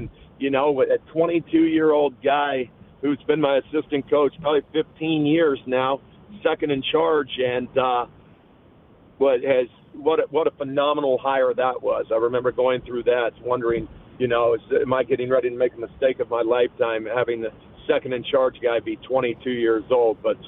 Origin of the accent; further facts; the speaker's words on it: Zanesville, Ohio, United States; I grew up in Zanesville, Ohio, and went to Zanesville High School, graduated Zanesville High School